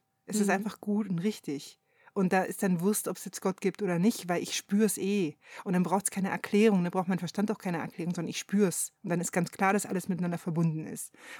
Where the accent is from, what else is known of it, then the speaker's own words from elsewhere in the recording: eastern Germany, Germany; Ja, und ich bin halt im Osten groß geworden.